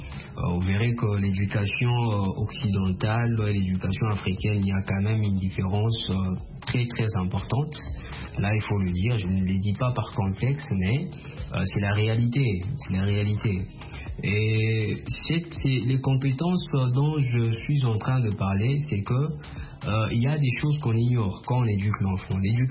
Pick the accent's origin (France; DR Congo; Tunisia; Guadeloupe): DR Congo; chez nous, en République démocratique du Congo